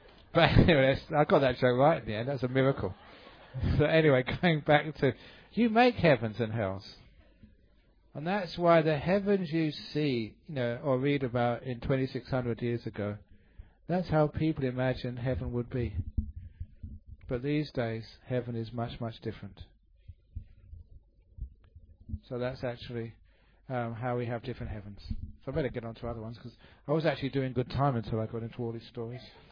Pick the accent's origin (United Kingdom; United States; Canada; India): United Kingdom; England; You know, I'm English, I like fish and chips.